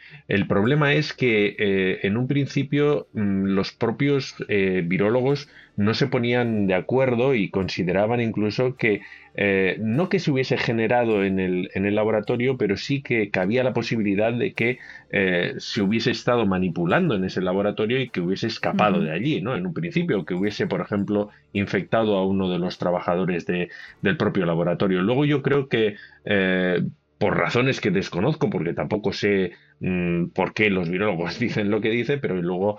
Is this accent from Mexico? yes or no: no; China; Spanish is a second language; esto choca viniendo de un país tan endogámico como es China